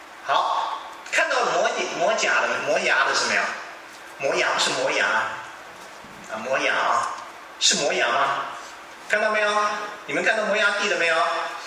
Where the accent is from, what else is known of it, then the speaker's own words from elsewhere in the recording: China; 我们中国人举手是这样